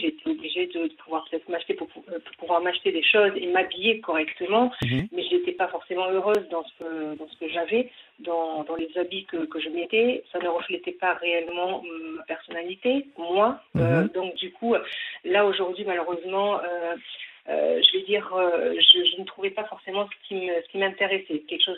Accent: Bordeaux, Nouvelle-Aquitaine, France; moved away; depuis que je suis montée de Bordeaux, puisque là-bas je suis bordelaise

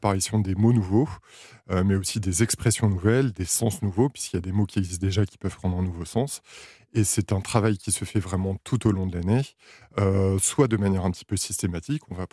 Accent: Hauts-de-France, France; moi, je viens du Nord, donc je connais ce mot depuis que je suis enfant et j'ignorais totalement que le reste de la France ne le connaissait pas.

